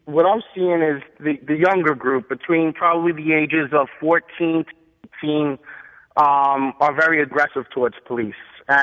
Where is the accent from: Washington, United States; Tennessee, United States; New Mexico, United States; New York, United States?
New York, United States; Brooklyn; I'm from Brooklyn. I'm a New York City detective.